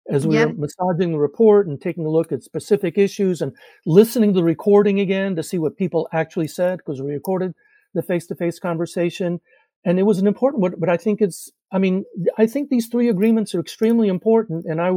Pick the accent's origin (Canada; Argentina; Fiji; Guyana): Argentina; now in United States; since I'm from Argentina, I speak Spanish.